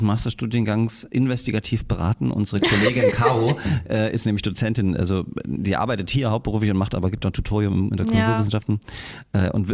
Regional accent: Saxony, Germany; Naja, ich bin in Gage, in Groß-Rörsdorf, zur Schule gegangen, Ohorn, dann sind meine Eltern dahingezogen, dann später nach Bischheim-Gersdorf noch. Also das ist voll die Oberlausitz-Connection.

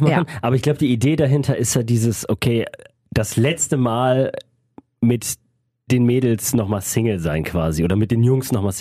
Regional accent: Düsseldorf, North Rhine-Westphalia, Germany; Ich zum Beispiel als Düsseldorfer

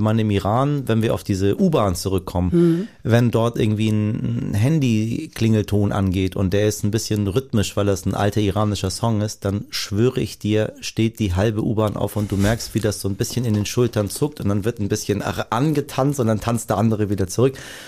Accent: Hamburg, Germany; Als Hamburger habe ich gelernt, wie man viel trinkt.

